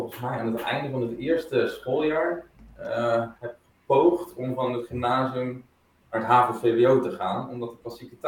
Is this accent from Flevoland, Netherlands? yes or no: no; Elst, Gelderland, Netherlands; Dus ik kwam natuurlijk uit Elst, dus ik had nooit in Nijmegen gewoond.